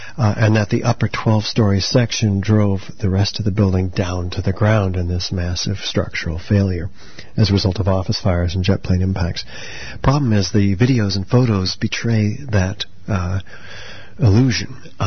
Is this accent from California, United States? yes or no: yes; San Francisco, California, United States; I'm an architect of 23 years. I'm a member of the American Institute of Architects. I'm from the San Francisco Bay Area.